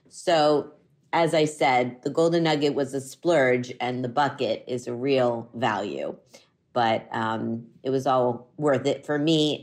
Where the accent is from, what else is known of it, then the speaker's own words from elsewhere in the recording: Miami, Florida, United States; That is Coconut Grove, which is near where I grew up in Miami and still where my parents live.